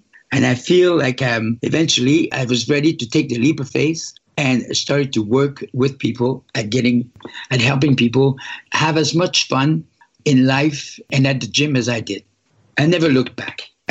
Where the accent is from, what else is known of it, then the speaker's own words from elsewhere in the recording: Sept-Îles, Quebec, Canada; born there; also born or lived in Montreal; I was born in Northern Quebec in a small town called Sept-Îles. My parents both lived there